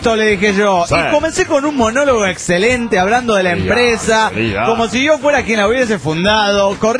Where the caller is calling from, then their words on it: Cancún, Quintana Roo, Mexico; de Cancún, Quintana Roo, México.